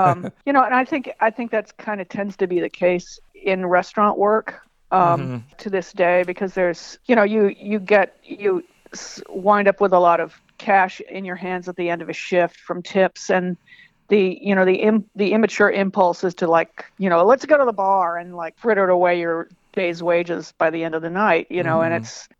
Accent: San Diego, California, United States; I'm from San Diego.

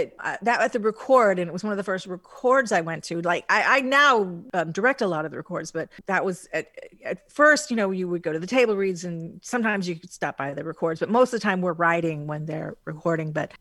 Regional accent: Hawaii, United States; And I'm from Hawaii.

